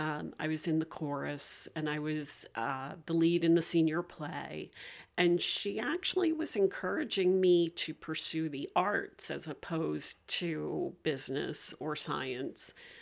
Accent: Metuchen, New Jersey, United States; also born or lived in Orange, United States / Woodbridge Township, United States; So I was born in Orange, New Jersey, raised in Metuchen, New Jersey, and Woodbridge Township. So little near New York City.

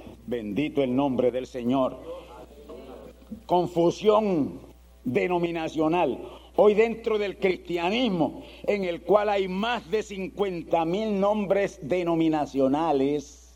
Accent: Spain; Yo soy español. Usted es español. Y no hemos nacido ni por allá, por Islas Canarias, ni ningún sitio de eso.

